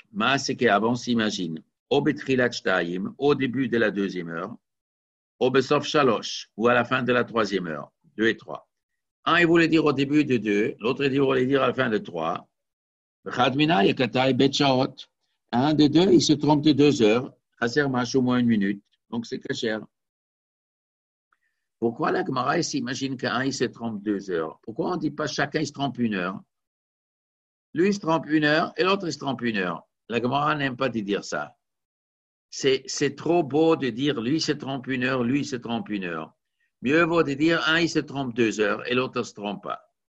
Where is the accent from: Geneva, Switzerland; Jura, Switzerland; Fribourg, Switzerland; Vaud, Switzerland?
Geneva, Switzerland; Comme chez nous en Genève, on dit, comment on dit, pantipla 70.